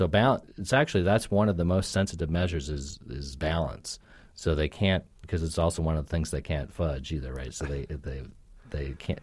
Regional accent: Minnesota, United States; I grew up in Minnesota, so hockey's king there.

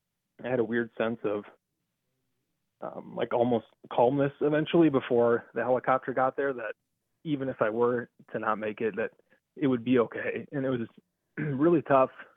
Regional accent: Sioux Falls, South Dakota, United States; And because we're from Sioux Falls, they flew us to Denver on the plane.

